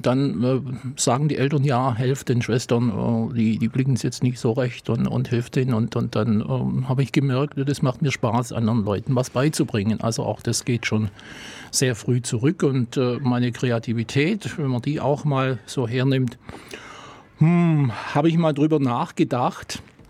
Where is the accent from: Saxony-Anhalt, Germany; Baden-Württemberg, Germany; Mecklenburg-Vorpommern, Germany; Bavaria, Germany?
Baden-Württemberg, Germany; Herrlingen; ich bin in Herrlingen zur Welt gekommen, eine Hausgeburt, gab es damals noch viele und bin auch in Herrlingen aufgewachsen und habe da bis kurz nach meiner Hochzeit da gewohnt. Also zwar nicht die ganze Zeit bei meinen Eltern, aber immerhin draußen in Herrlingen.